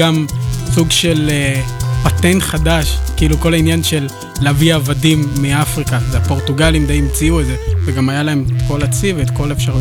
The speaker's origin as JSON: {"language": "Hebrew", "country": "Cuba", "said": "ממערב אפריקה, אבל אף אחד לא באמת יודע מאיזה מדינה הוא הגיע, אז כולנו פשוט אפרו-קובנים."}